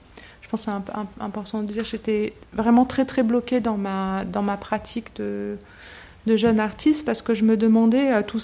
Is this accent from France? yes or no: yes; Aix-les-Bains, Auvergne-Rhône-Alpes, France; il y a tout ce souvenir qui m'est revenu de mon enfance à l'école à Aix-les-Bains